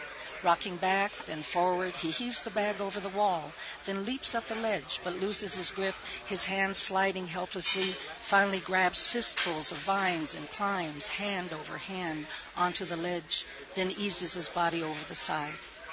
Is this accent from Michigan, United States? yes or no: no; Chicago, Illinois, United States; And I grew up in an all-white neighborhood and started a dance career at the age of 12. So I grew up in Chicago.